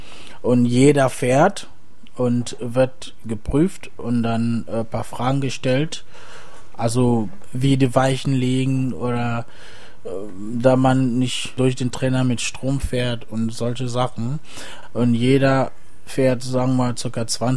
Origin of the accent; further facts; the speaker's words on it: Cameroon; Ich komme aus Afrika und bei uns ist wirklich anders. Man hat diese Möglichkeit nicht zu wissen, was er wirklich machen will. Also diese Orientierungsphase, es fehlt wirklich aus bei uns in Kamerun.